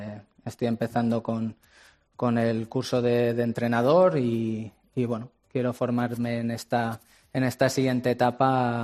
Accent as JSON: {"language": "Spanish", "town": "Albacete", "region": "Castilla-La Mancha", "country": "Spain", "tie": "born or raised there", "said": "mis primeros pasos son en Albacete, mi tierra. Recuerdo esa etapa como muy feliz de mi vida en esos campos de tierra"}